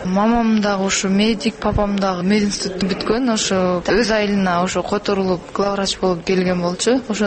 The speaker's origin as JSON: {"language": "Kyrgyz", "town": "Kochkor", "region": "Naryn Region", "country": "Kyrgyzstan", "tie": "born or raised there", "also_born_or_lived": "Mailuu-Suu", "said": "1993 жыл Малисай шаарында төрөлгөм."}